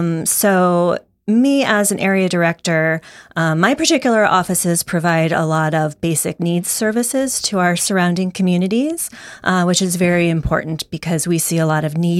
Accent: Illinois, United States; now in Missouri, United States; Right smack in the middle of Illinois.

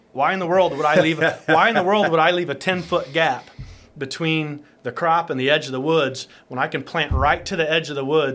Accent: Greenfield, Illinois, United States; now in Jerseyville, United States; I was born and raised in Greene County, Greenfield.

